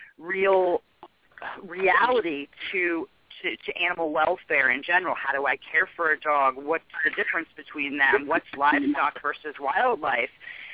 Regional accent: District of Columbia area, United States; when I grew up right outside the District of Columbia, and even when I was in school as a child

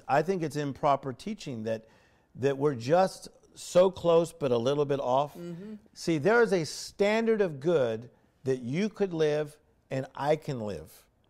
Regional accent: Compton, California, United States; So the fact that I was raised poor in Compton, California, it would be so easy for my mindset to create my mood set and say, this is my life.

